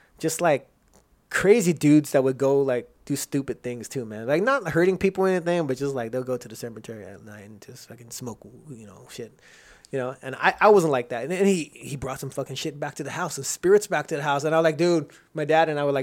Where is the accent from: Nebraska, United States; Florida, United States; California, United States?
California, United States; Rosemead; I grew up in Rosemead, and it was some tough times back then. You know what I mean? We had drug dealers, gang members all, outside the house and shit.